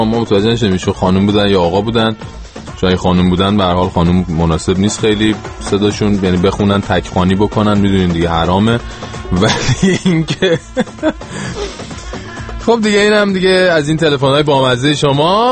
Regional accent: Iran; من خودم که همین 8 ماه پیش 9 ماه پیش عید از ایران اومدم دیگه

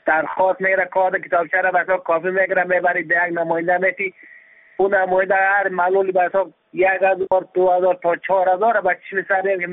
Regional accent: Badakhshan, Afghanistan; وقت ما از بدخشان هستم تقریبا یک کار نیست در تخار یک کار نیست در بدخشان یک کار هست

